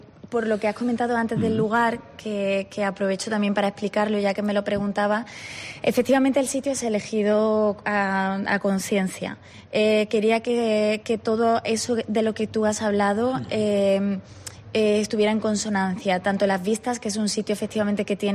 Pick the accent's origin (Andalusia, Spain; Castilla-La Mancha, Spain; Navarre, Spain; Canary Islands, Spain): Andalusia, Spain; Córdoba; lo identifico también mucho con mi tierra y con mis orígenes, mis raíces, que es muy importante e influencia mucho e inspira mucho mi obra. Y claro, Andalucía y Córdoba pues es todo color, es todo saturación.